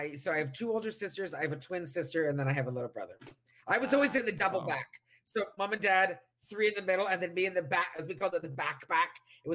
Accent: Tillsonburg, Ontario, Canada; so I grew up in Tillsonburg, like we mentioned, which is southwestern Ontario.

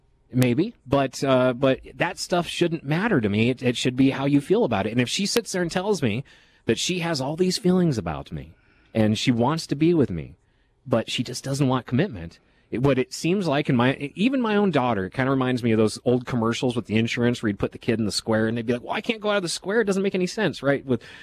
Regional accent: United States; I am an American for sure.

